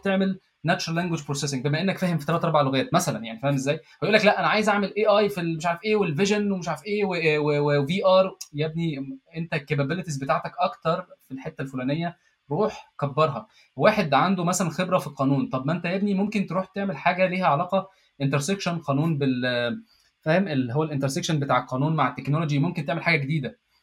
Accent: Egypt; moved away as an adult; انا كنت عايز اطلع من مصر، فاهم ازاي؟ فانا بالنسبه لي اي حاجه تطلعني من مصر انا هاخدها

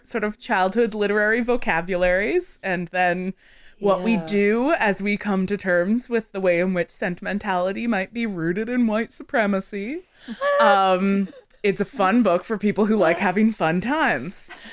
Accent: Canada; Because we're Canadian

